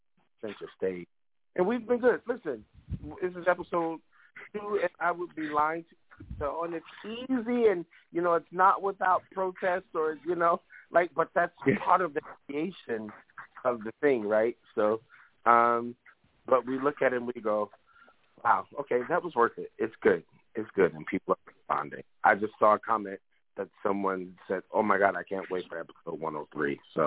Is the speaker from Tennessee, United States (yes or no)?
no; Chicago, Illinois, United States; My hometown, Chicago, yep.